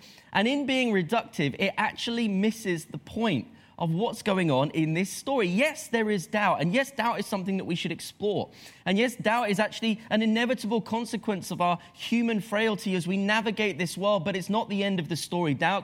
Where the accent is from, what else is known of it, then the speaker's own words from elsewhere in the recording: England, United Kingdom; As an English football fan, this happens to me every 4 years when the World Cup rolls around.